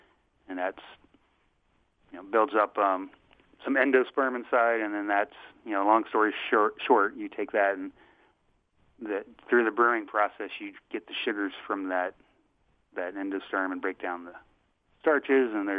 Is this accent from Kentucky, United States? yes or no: yes; Kentucky, United States; moved away as an adult; also born or lived in Seattle; Well, my very first brew was actually when I lived in Seattle. I moved from my home state of Kentucky and lived there about 8 years.